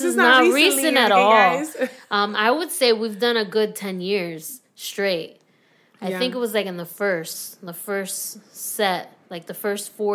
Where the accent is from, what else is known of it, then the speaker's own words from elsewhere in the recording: Miami, Florida, United States; I grew up in Miami, and I went to a mega church there.